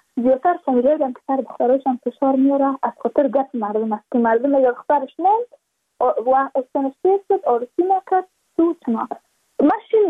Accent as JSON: {"language": "Persian", "region": "Badakhshan", "country": "Afghanistan", "said": "چون ما از بدخشان هستیم، یعنی منطقه های دور دستش"}